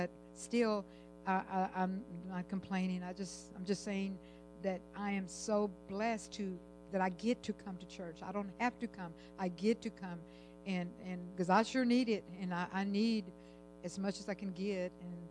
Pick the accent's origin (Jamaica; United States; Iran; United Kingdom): United States; Texas; now in Arkansas, United States; And I tell you what, I'm from Texas, and I have never had the opportunity to drive with a Texas license